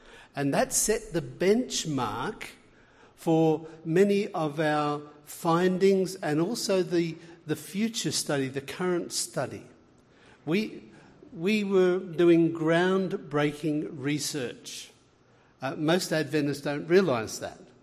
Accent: Australia; You can tell by my accent I'm from way down under in Australia, but I studied at Loma Linda

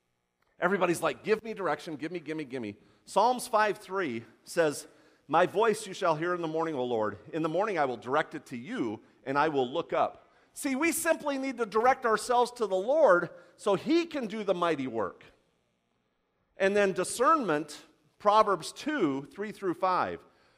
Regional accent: Las Vegas, Nevada, United States; I mean, I'm from Vegas, but I don't want to roll the dice on the meal, okay?

